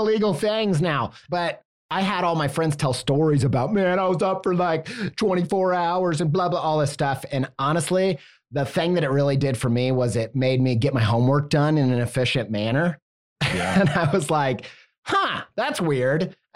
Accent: Midwest, United States; And, you know, honestly, I come from the Midwest. You know, I think that potentially even growing up in the Bible Belt religious kind of community

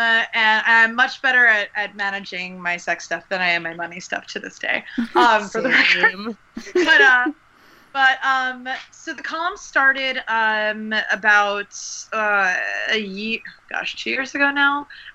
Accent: East Coast, United States; now in San Francisco Bay Area, United States; I am from the East Coast originally, now residing in the San Francisco Bay Area.

